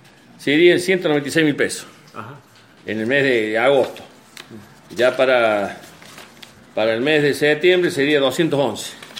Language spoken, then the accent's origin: Spanish; Etruria, Córdoba, Argentina; Yo soy de Etruria, mi zona, el subdelegado de La Laguna